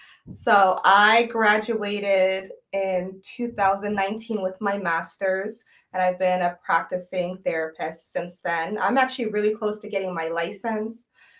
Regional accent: New Jersey, United States; accent: Jersey; So here, so, you know, sometimes you hear my Jersey accent.

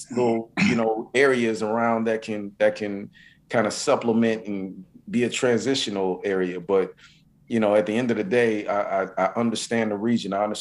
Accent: Saint Paul, Minnesota, United States; I grew up in East St. Paul, went to Hazel Park.

